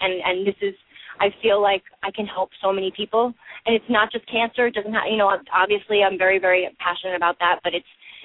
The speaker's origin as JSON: {"language": "English", "region": "New York", "country": "United States", "said": "Like, I'm from New York. I want to see it legal."}